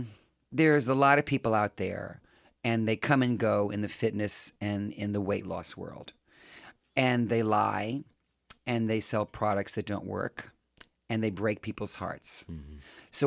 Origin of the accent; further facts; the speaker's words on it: New Orleans, Louisiana, United States; And even though I'm from New Orleans, I was 200 pounds in the eighth grade. I, you know, love Louisiana fried foods.